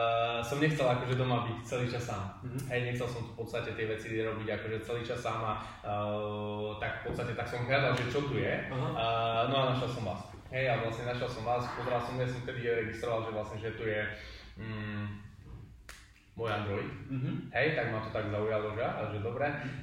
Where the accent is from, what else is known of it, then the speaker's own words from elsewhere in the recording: Košice, Košice Region, Slovakia; now in Martin, Slovakia; Dobre, som z Košíc, v Martine.